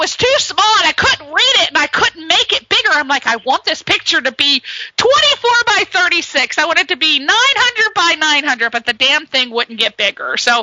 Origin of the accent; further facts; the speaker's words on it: Ireland; I'm Irish, so I'm going to have to ask him about that.